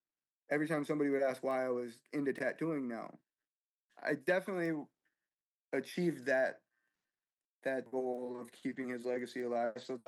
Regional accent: Minneapolis, Minnesota, United States; I was born in North Minneapolis, grew up there for a little while, and eventually found myself in foster care.

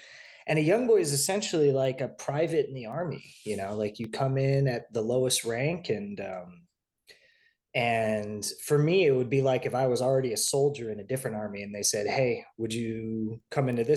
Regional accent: United States; born there; Obviously, I was born in America, but I was the first in my mom's family to be born in America.

